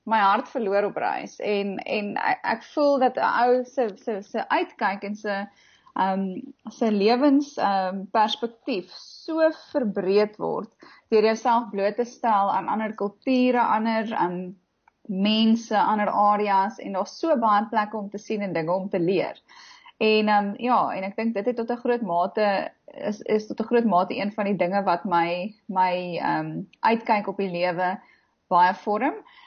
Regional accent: Johannesburg, Gauteng, South Africa; ek het in Johannesburg groot geword.

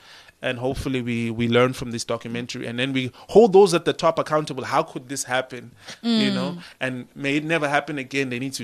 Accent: Johannesburg, Gauteng, South Africa; now in Port Elizabeth, South Africa; So I'm going to answer that by saying I grew up in Johannesburg, you know.

